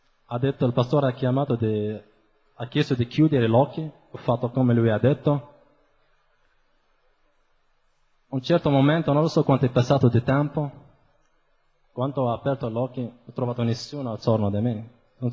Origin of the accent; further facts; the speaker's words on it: Morocco; moved away as an adult; also born or lived in France; vengo dal Marocco. Prima ero musulmano